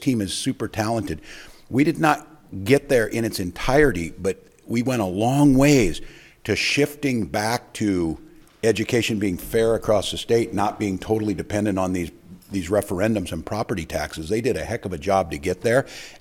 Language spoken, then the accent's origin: English; Nebraska, United States; As you know, I'm a Nebraskan. I grew up in Nebraska. I was proud of that in the schools.